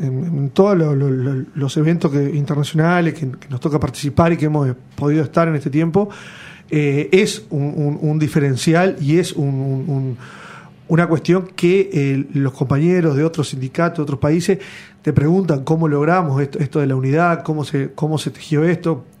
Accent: Uruguay; nosotros como buenos uruguayos

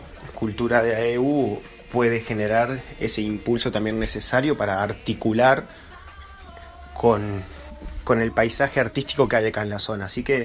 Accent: Montevideo, Uruguay; porque algunos venimos de allá de Montevideo, de participar muchos años en esas instancias

